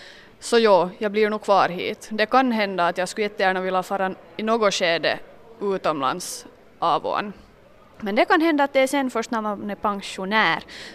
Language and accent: Swedish; Kimitoön, Southwest Finland, Finland; also born or lived in Åbo; now in Korpo, Finland; steget var inte så stort att flytta till Korpo när jag är hemma från Kimitojön. Att från en ö till en annan, att jag var emellan i Åbo.